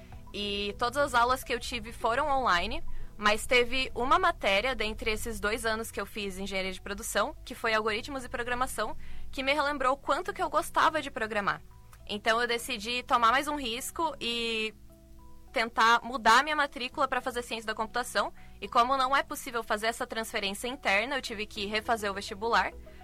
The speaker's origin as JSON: {"language": "Portuguese", "town": "Joinville", "region": "Santa Catarina", "country": "Brazil", "tie": "born or raised there", "said": "Sim, eu sou de Joinville, então sempre morei em, entre aspas, cidade pequena e São Paulo é completamente diferente."}